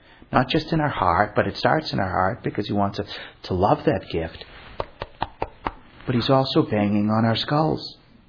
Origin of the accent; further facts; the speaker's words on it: Fall River, Massachusetts, United States; from Fall River.